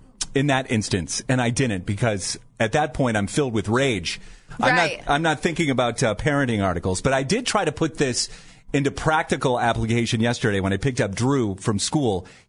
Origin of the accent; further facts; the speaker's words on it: Dover, Ohio, United States; when I was growing up in the Dover, New Philadelphia area, it was the skate place, all right?